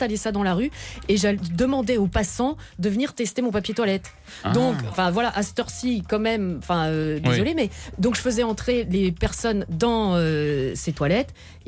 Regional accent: Belgium; Alors, chez nous, en Belgique, c'est toujours, j'ai écouté, que ce soit à la radio ou à la télé, 3 pubs sur 4 sont toujours avec un coin comique.

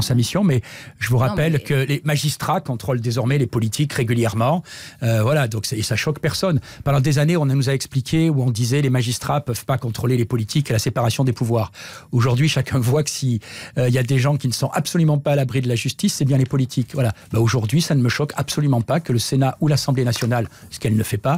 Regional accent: France; Et en tant que Français, je m'en réjouis.

